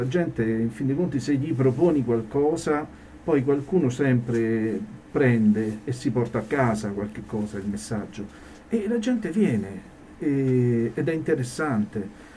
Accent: Rome, Lazio, Italy; I miei genitori sono andati a Roma, io sono nato lì e dopo 40 anni, per ragioni, possiamo dire, per amore, sono tornato a Forigno

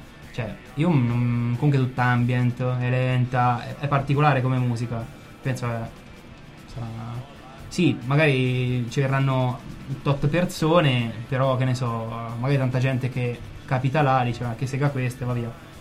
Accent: Perugia, Umbria, Italy; i miei genitori sono sardi. Sono nato a Perugia, però.

